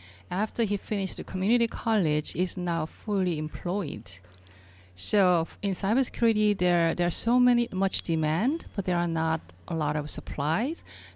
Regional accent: South Korea; English is a second language; I grew up in South Korea, and it was a third world country at that time.

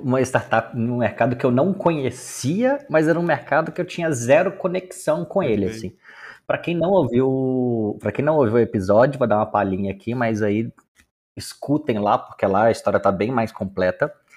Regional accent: Minas Gerais, Brazil; now in São Paulo, Brazil; porque eu sou mineiro, então me respeita.

